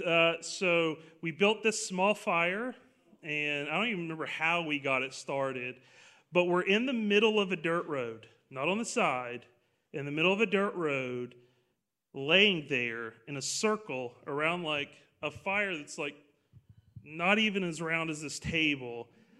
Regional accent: Pace, Florida, United States; and so I grew up in Pace, and we did things

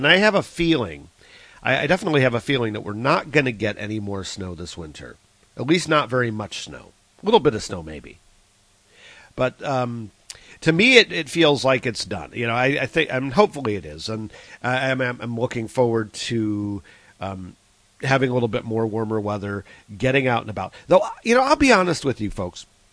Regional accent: Cleveland, Ohio, United States; also born or lived in Florida; No, I lived in Florida for a long time, though. I'm actually originally from the area of Cleveland, Ohio, which is another one of these Midwestern states.

